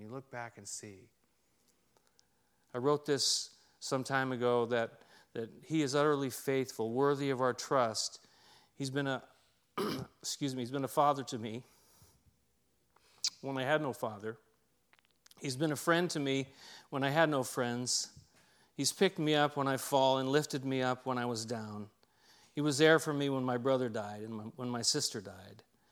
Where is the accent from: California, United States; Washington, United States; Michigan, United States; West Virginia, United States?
California, United States; San Diego; But, you know, I grew up in San Diego in Claremont, and you know, the police were always out in front of our house.